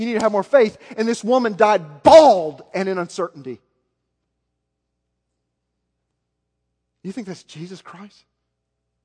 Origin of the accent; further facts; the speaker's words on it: Little Rock, Arkansas, United States; I'm from West Little Rock. It's a lot like East Memphis.